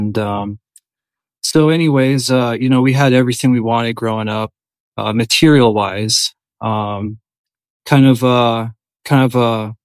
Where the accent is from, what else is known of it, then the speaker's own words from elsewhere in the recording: Portland, Oregon, United States; So I grew up in Portland, Oregon. I recently just moved away from there.